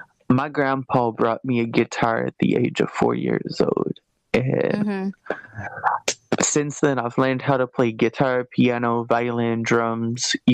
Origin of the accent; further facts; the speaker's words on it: Louisiana, United States; See, cool. I was born and raised in Louisiana.